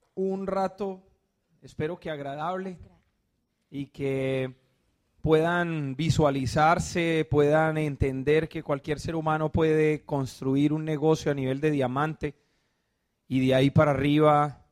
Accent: Cúcuta, Norte de Santander, Colombia; also born or lived in Barranquilla / Medellín; Yo no soy paisa, yo no soy de Antioquia, yo soy de Santander, de Cúcuta, norte de Santander, en límite con Venezuela. Y allá vive mi familia, entonces yo soy un poco inmigrante

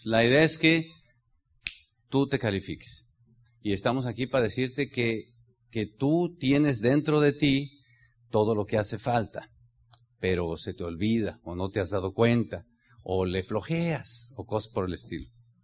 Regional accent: Mexico; le agradecía a los oradores de estar aquí en mi tierra. Y a nosotros nos jala mucho nuestra tierra, nos duele la tierra, de verdad, como mexicanos.

